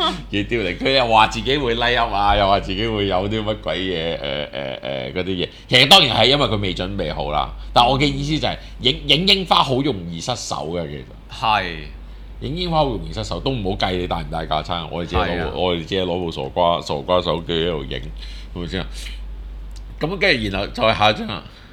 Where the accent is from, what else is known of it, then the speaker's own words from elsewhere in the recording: New Zealand; 我哋作為一個紐西蘭人，真實咁告訴你